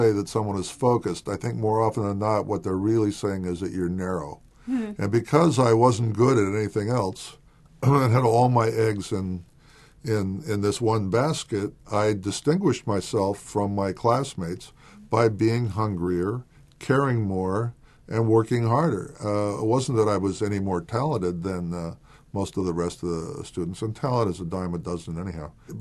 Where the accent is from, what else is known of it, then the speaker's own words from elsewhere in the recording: Washington, United States; I grew up in the state of Washington, of very modest means.